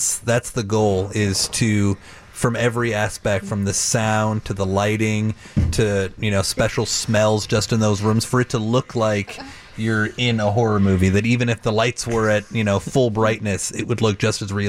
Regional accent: Connecticut, United States; also born or lived in Texas; I grew up in the East Coast, Connecticut.

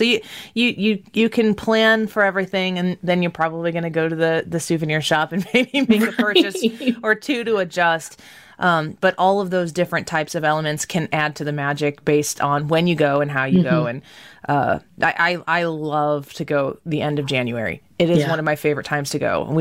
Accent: Midwest, United States; I'm from the Midwest, and we have that hot, humid weather here.

